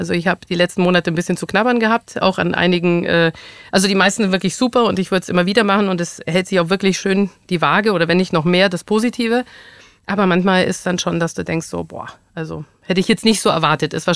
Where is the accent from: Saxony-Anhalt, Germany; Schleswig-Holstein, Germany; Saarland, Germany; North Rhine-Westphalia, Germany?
Saarland, Germany; Saarbrücken; Also ich bin in Saarbrücken aufgewachsen, also geboren, aufgewachsen, habe dort studiert, habe in Luxemburg gearbeitet